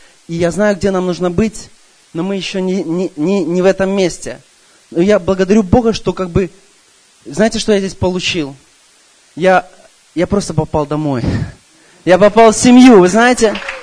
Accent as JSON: {"language": "Russian", "town": "Sarasota", "region": "Florida", "country": "United States", "said": "я из Флориды, с Сарасоты."}